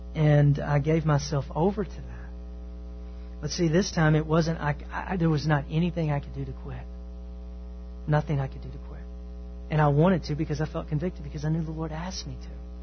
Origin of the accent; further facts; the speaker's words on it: Texas, United States; Growing up in East Texas, there's a few things that young gentlemen like